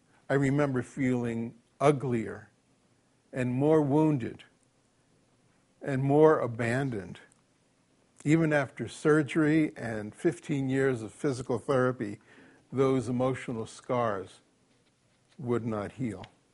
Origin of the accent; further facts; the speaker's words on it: Paterson, New Jersey, United States; a small inner city church plant in Paterson, New Jersey, my hometown. As I said, I was the one in the road, 5 years old, playing ball with my brother.